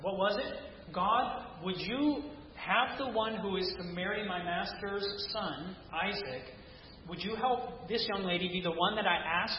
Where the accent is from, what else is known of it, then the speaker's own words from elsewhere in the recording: United States; my mindset growing up in America, and, you know, not of our faith at all